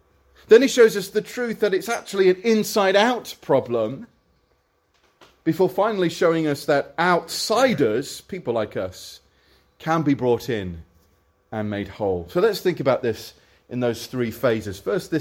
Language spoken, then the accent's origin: English; United Kingdom; Now, we're British, after all